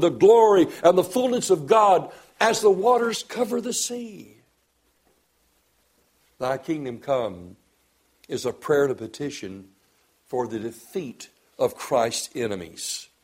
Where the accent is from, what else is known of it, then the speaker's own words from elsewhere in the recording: the South, United States; Why, I'm a Southerner. If I hear America is playing Russia, I want America to win. What? I'm an American.